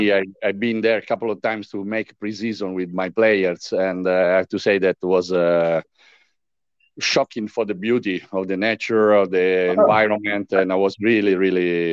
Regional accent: Rome, Lazio, Italy; English is a second language; Of course, I grew up in Rome, and the history, we breathe history every time, and there is an old city, 2,500 years old

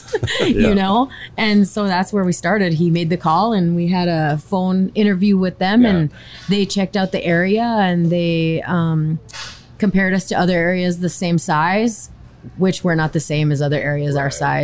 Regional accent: Belcourt, North Dakota, United States; Well, I'm from Belcourt. It's sort of Mount Banachipo Indian tribe.

